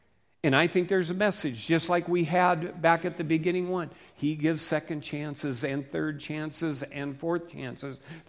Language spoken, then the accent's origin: English; Seattle, Washington, United States; I'm from Seattle, and we had a cabin cruiser, and we would go out towards the ocean